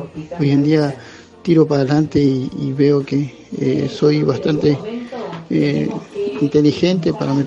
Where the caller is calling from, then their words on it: Resistencia, Chaco, Argentina; de Resistencia Chaco